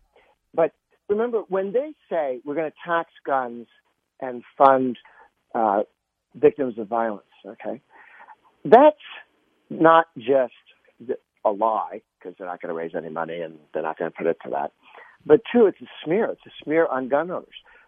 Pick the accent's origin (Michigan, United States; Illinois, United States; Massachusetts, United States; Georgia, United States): Massachusetts, United States; I grew up in Massachusetts. We had in my parents' basement, we had a pistol range